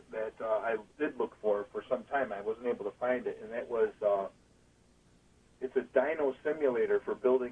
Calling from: Irondequoit, New York, United States; I'm calling from Irondequoit.

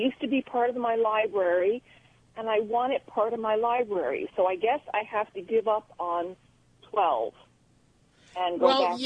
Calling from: Queensbury, New York, United States; Queensbury, New York, south of Lake George.

